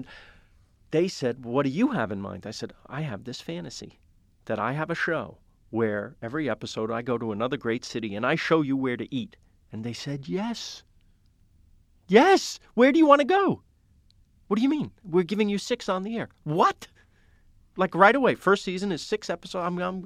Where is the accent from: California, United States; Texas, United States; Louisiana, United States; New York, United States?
New York, United States; I could have done it in New York. I'm from New York.